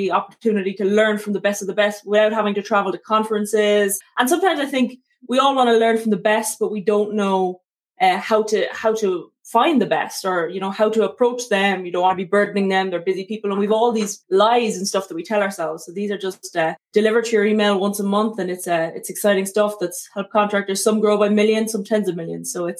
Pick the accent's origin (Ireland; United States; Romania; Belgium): Ireland; moved away as an adult; So, yeah, I'm Irish. I'm here now about 2 years or so.